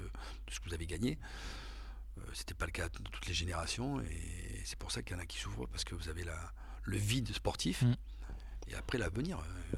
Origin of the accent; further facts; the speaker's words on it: Brive-la-Gaillarde, Nouvelle-Aquitaine, France; born there; Alors moi, je suis né à Brive, donc dans une ville où on parle de rugby.